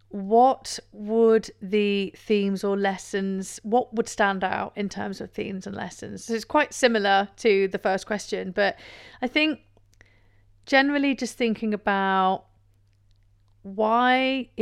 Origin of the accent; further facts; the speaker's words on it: England, United Kingdom; But in this country, you know, in my home country in England, it's not something that we talk openly about.